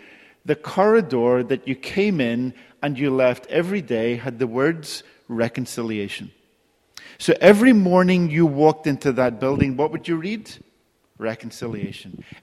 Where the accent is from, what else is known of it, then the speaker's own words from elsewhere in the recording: Northern Ireland, United Kingdom; I grew up in Northern Ireland, as many of you know